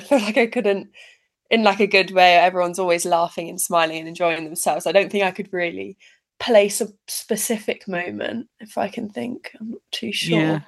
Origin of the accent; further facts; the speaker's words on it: South West England, United Kingdom; I'm from North Devon